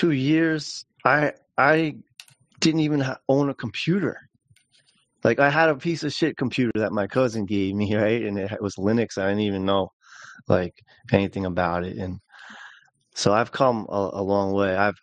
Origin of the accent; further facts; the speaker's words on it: New York, United States; I am slow, even though I'm from New York, I'm pretty slow